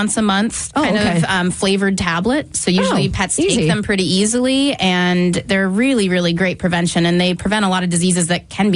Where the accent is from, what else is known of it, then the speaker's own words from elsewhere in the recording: Wisconsin, United States; I'm from Wisconsin and everything froze for months.